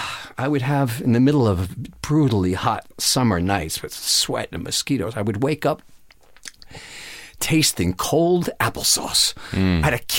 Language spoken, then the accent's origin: English; New York, United States; You know, I'm an American. I'm a New Yorker, goddammit.